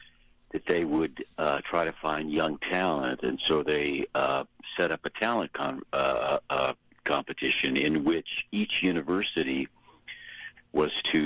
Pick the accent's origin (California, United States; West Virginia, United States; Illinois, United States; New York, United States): California, United States; I lived in California, I was raised in California, and from very, very early on, even before college, I was very interested in performing and acting